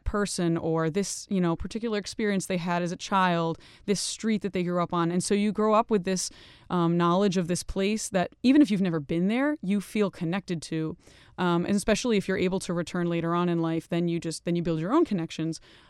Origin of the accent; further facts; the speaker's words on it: New York City, New York, United States; born there; So I'm Syrian American. I was born in New York City, but obviously growing up in the Syrian diaspora, I'm connected to Syria in a way that for me is constant, unavoidable.